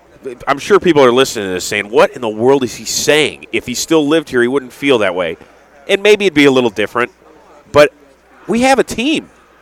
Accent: Cleveland, Ohio, United States; I always explain to people, because they're like, where are you from? Cleveland? Oh, boy, that's tough.

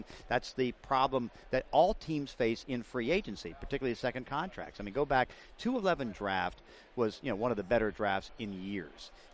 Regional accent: Pittsburgh, Pennsylvania, United States; Listen, I grew up in Pittsburgh, right?

